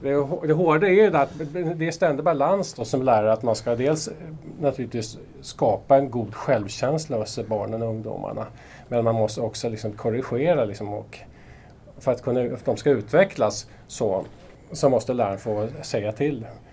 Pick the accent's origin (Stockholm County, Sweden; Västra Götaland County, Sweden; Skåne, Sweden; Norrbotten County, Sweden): Stockholm County, Sweden; Tyresö; Ja, jag är inne på mitt andra varv kan man säga, Tyresö. Jag är en uppväxt i Tyresö. Sen flyttade jag härifrån och återvände strax sedan millennieskiftet till Trollbäcke där bodde hus.